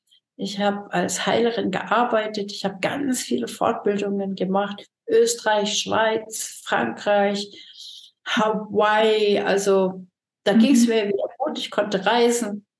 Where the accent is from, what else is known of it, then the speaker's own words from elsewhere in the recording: Hesse, Germany; also ich komme aus dem Taunus